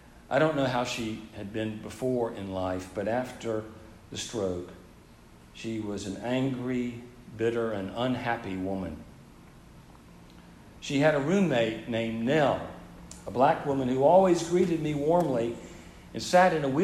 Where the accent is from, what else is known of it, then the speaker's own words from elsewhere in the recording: Charlotte, North Carolina, United States; I grew up in Charlotte, North Carolina, the child of progressive and socially enlightened parents. But growing up in the South